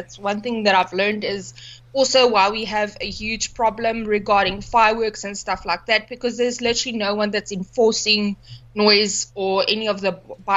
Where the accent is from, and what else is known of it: Johannesburg, Gauteng, South Africa; now in Nelspruit, South Africa